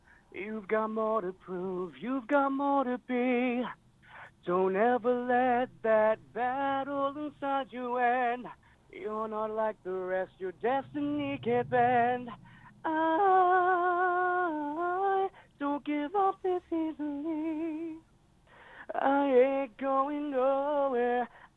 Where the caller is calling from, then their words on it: Boston, Massachusetts, United States; I'm actually based out of Boston.